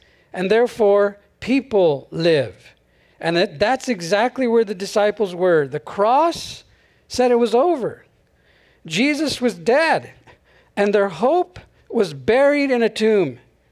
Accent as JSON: {"language": "English", "town": "Cypress", "region": "California", "country": "United States", "tie": "born or raised there", "said": "You know, I grew up in Cypress, California. Does anyone know where that is?"}